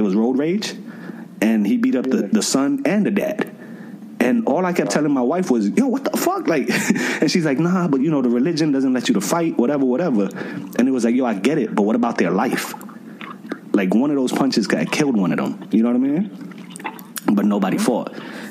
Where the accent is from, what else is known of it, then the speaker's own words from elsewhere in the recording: Bronx, New York, United States; growing up in the South Bronx. Like, in the South Bronx, I was just like you.